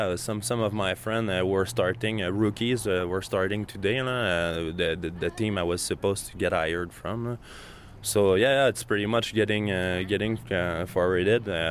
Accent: Quebec, Canada; also born or lived in British Columbia; I'm from Quebec, but been still around BC for a couple of years.

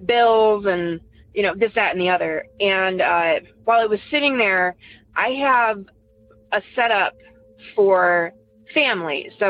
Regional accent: Ohio, United States; Hi, everybody. … I'm from Northeast Ohio.

